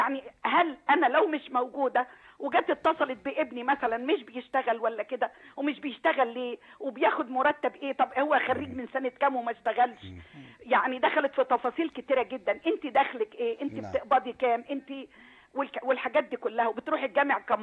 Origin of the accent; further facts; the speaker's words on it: Asyut, Asyut Governorate, Egypt; لا أنا مش أنا من أسيوط يا ابني